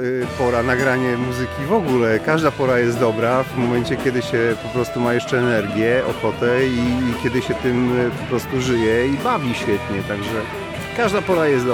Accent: Wałbrzych, Lower Silesian Voivodeship, Poland; jesteśmy z Wałbrzycha

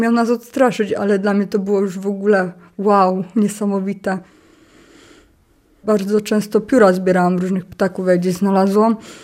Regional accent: Połaniec, Świętokrzyskie Voivodeship, Poland; Urodziłam się w Połańcu, mieszkam tam całe swoje życie, czyli 21 lat. Tam mam przyjaciół, rodzinę, chłopaka.

